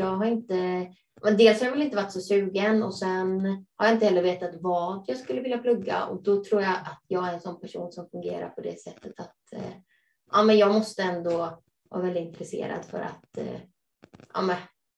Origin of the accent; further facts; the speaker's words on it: Skåne, Sweden; Ja, så att jag är ingen bra skåning.